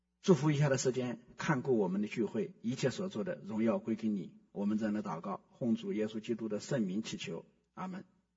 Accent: China; 我也是中国人，如果我是外国人去讲中国人，你们可以不高兴，我也是中国人，我跟你们是一样的。

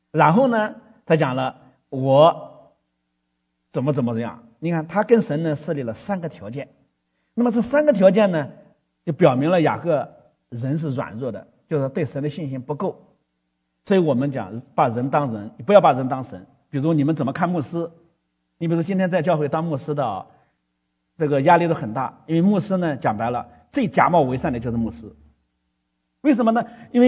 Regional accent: China; 所以我们中国人要爱，我们中国人也希望爱国，爱什么国？

